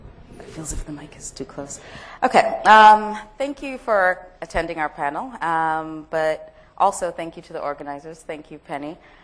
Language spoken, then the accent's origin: English; Zambia; I grew up in Zambia in the 1980s, and at the time the government was humanist, which is a form of socialism.